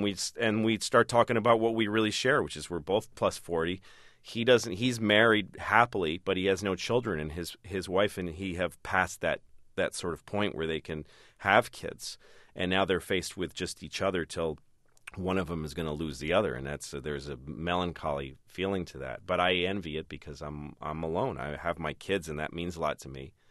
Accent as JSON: {"language": "English", "town": "Newton", "region": "Massachusetts", "country": "United States", "tie": "born or raised there", "said": "We were both comedians from Boston. I mean, I grew up in Newton, which is a pretty liberal place."}